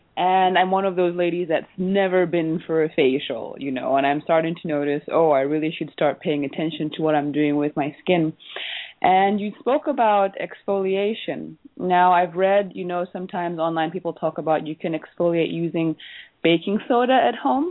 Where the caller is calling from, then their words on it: Germany; Hi, I'm calling from Germany.